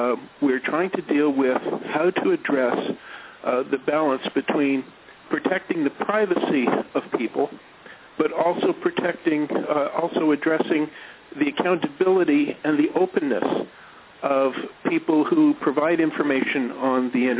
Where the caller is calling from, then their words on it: Toronto, Ontario, Canada; I'm calling from Toronto, Canada.